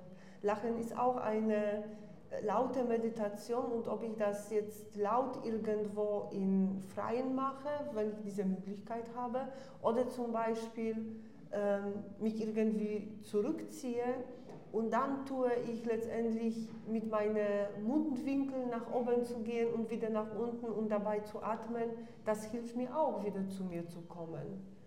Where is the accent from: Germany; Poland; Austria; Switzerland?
Poland; German is a second language; moved away; Ich komme aus Polen und eben meine Kindheit habe ich in Polen verbracht.